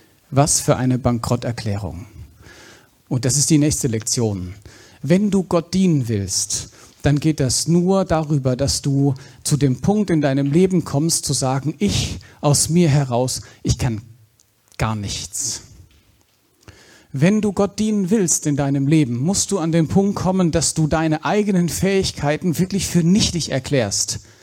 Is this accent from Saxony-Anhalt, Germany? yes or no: no; Baden-Württemberg, Germany; Da im Schwarzwald, wo ich herkomme